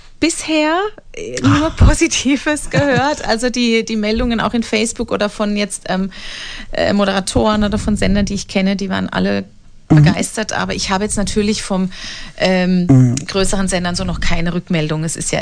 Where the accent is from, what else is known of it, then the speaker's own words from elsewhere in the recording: Walldürn, Baden-Württemberg, Germany; now in Sindelfingen, Germany; Ich komme ja ursprünglich aus Waldürn, genau. Auch Baden-Württemberg, aus dem Odenwald. Mhm. Aber wohne ja in Sindelfingen bei Stuttgart.